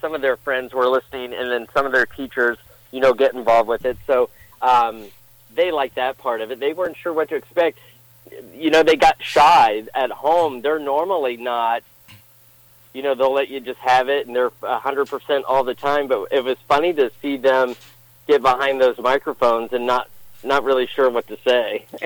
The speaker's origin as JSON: {"language": "English", "town": "Marion", "region": "Ohio", "country": "United States", "tie": "born or raised there", "lives_now": "Columbus, United States", "said": "I grew up in Marion, born in 78, graduated from Harding in 96."}